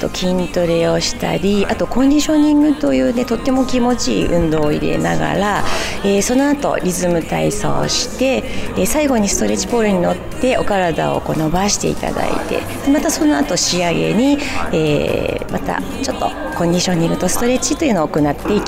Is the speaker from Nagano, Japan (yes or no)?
yes; Nagano, Japan; あ、私は長野なんです。